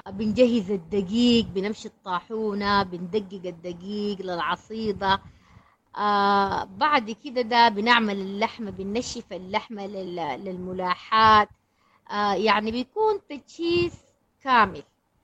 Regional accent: Sudan; عندنا في السودان

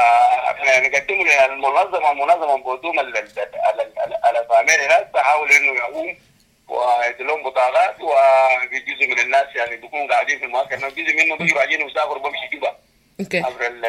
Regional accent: Sudan; now in South Sudan; احنا جالية سودانية في ولاية الوحدة.

